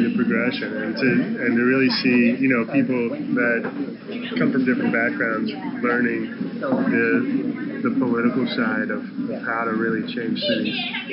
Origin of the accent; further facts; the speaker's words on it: Denver, Colorado, United States; but I'm from Colorado, originally, Denver, Colorado.